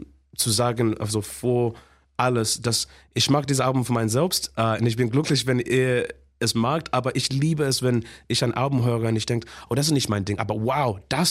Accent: England, United Kingdom; accent: posh English; mein Akzent ist zu Englisch. Also mein Akzent ist zu, ich hasse meinen Akzent, das ist so posh Englisch.

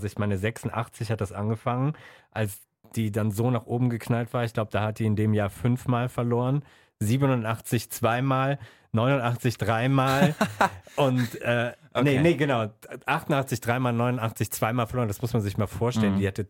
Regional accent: North Rhine-Westphalia, Germany; Es gab ein Tennisturnier in Essen, das war sehr nah von da, wo ich aufgewachsen bin.

